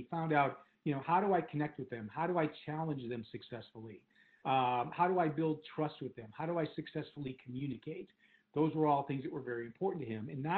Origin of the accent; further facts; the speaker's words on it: Michigan, United States; also born or lived in Chicago; I was born and raised in Michigan and spent most of my life here. The one exception was when I lived in Chicago for 10 years.